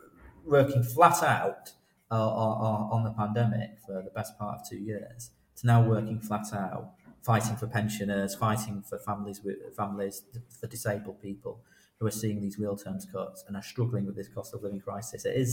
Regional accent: Manchester, North West England, United Kingdom; also born or lived in Salford; being born in Salford and growing up in Manchester

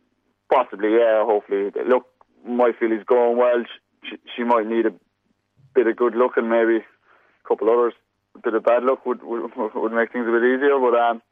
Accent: Ireland; accent: Irish; now in Australia; No, I still haven't lost my Irish accent.

